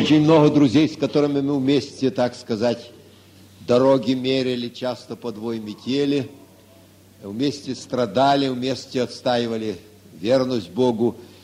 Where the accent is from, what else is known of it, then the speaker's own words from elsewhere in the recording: Ukraine; они знают, что я с Украины. Меня выдает речь моя, конечно.